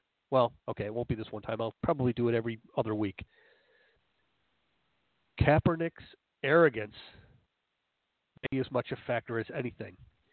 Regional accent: Northern United States, United States; You know, I was born in the North, folks. I'm a born bred Yankee, if you want to put it that way. Born raised a Yankee.

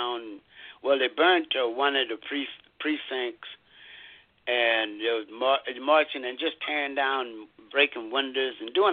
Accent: Louisiana, United States; It don't it never did bother me because I'm from the South, too. I'm from Louisiana.

